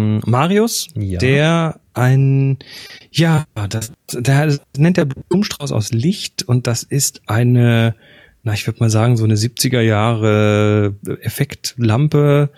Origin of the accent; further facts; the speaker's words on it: Horb, Baden-Württemberg, Germany; Also ich kenne es zumindest aus Horb, da wo ich herkomme